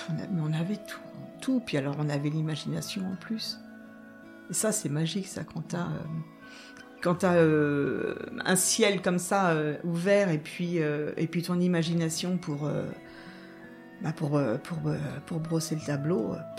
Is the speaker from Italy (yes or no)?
no; Vaupillon, Centre-Val de Loire, France; J'ai toujours vécu ici. Ouais. Je suis née à Vaupilon. Enfin, je suis née à Vaupilon. Mes parents habitaient Vaupilon.